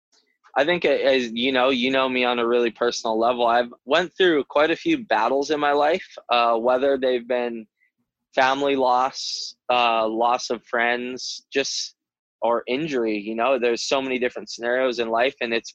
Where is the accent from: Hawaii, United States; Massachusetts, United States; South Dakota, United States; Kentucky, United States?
Hawaii, United States; Sunset Beach; Sunset Beach is somewhere that I grew up surfing on the North Shore.